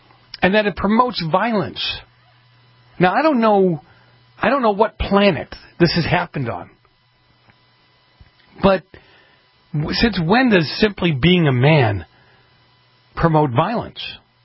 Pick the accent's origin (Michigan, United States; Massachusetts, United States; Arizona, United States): Massachusetts, United States; Boston; I grew up in Boston. I grew up in the inner city of Boston.